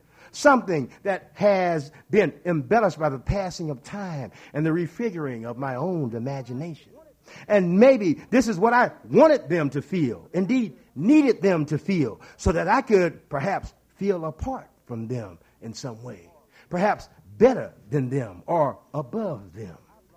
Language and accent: English; St. Louis, Missouri, United States; as was the fashion back then during the 50s when I was growing up in St. Louis.